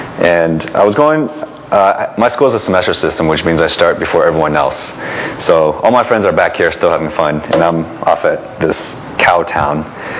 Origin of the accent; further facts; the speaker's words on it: Fremont, California, United States; Who am I? … I'm from Fremont. I grew up in an Asian household.